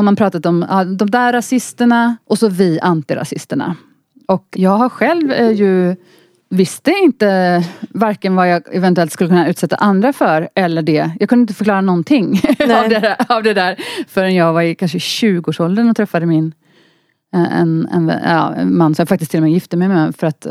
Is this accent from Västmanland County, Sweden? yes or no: no; Västra Götaland County, Sweden; also born or lived in Iran; jag har vuxit upp i Bildal eller Kullavik där jag bor.